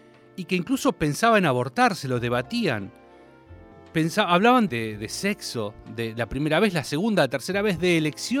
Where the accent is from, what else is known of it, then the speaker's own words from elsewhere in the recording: Bahía Blanca, Buenos Aires Province, Argentina; de mi ciudad natal, Bahía Blanca, cuando en 1990